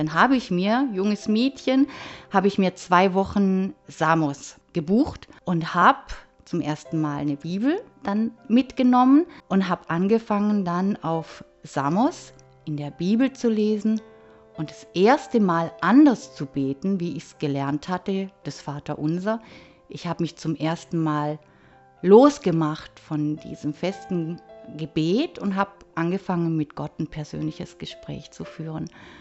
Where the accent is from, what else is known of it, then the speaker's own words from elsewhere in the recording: Steißlingen, Baden-Württemberg, Germany; ich bin 54 Jahre alt und aufgewachsen bin ich sehr idyllisch. Vielleicht kennst du eine oder andere ja in Steißlingen, im Hegau, in der Nähe zum Bodensee.